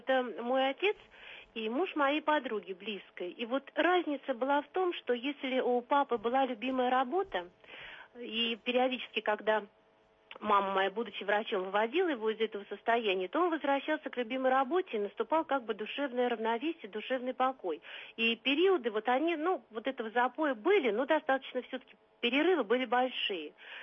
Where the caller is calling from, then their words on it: Moscow, Russia; я звоню из Москвы.